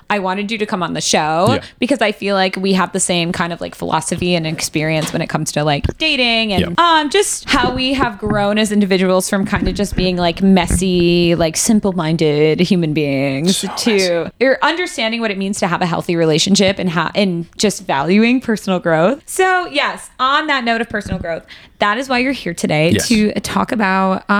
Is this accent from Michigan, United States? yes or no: yes; Michigan, United States; And I was in my hometown in Michigan before I started school in 3 weeks.